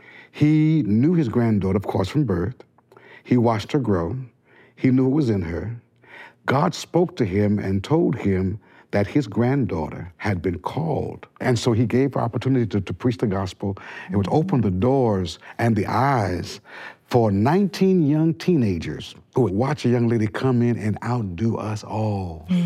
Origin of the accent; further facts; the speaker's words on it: Detroit, Michigan, United States; And I grew up in a church in Detroit, Michigan. I'm from Detroit, Michigan.